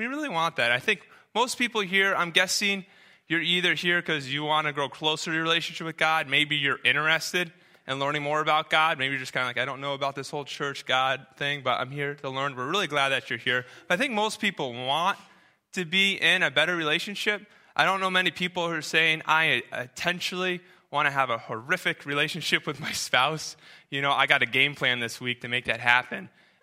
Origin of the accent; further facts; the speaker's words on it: New Hampshire, United States; also born or lived in Connecticut; Growing up, I grew up in Connecticut. Later on, I grew up in New Hampshire, and I remember growing up in New Hampshire.